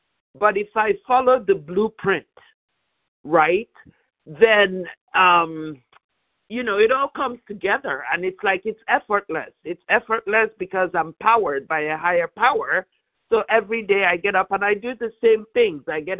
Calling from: California, United States; I'm calling from California.

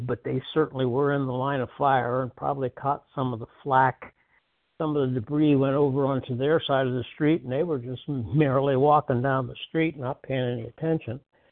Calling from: North Carolina, United States; recovered compulsive eater from North Carolina.

